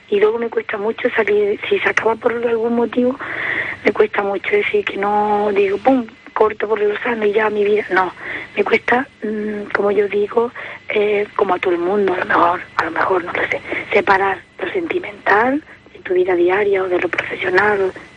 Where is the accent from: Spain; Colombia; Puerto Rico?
Spain; Córdoba, Andalusia; now in Barcelona, Spain; Yo soy cordobesa. No sé si me habrán notado en el acento, pero no soy de aquí.